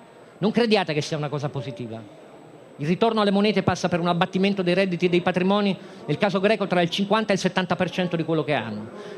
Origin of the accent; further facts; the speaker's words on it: Turin, Piedmont, Italy; È successo alla generazione di mio padre e di mia madre, io sono torinese